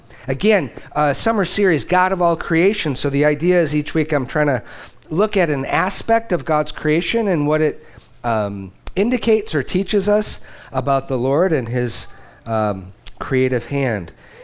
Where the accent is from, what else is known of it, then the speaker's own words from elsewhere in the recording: Michigan, United States; Deb and I are flatlanders from Michigan, from the Midwest. We know quite a bit about water because we're from the Great Lakes state.